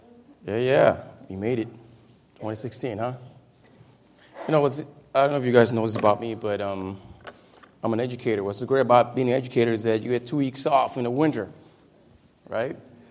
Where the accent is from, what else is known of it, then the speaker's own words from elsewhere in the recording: Caguas, Puerto Rico; born there; I was born in Caguas, Puerto Rico, okay?